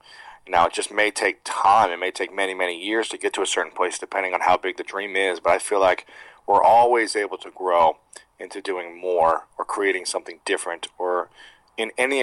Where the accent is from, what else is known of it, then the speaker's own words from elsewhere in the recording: Delaware, Ohio, United States; One, it's my hometown. I grew up in Delaware, Ohio, so about 30 miles north is where I grew up. But I lived in Columbus for many years.